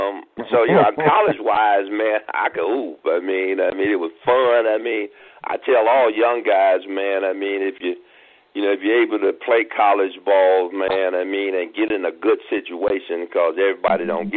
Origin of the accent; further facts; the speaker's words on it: Detroit, Michigan, United States; And David was playing in my hometown, Detroit, and he scored 73.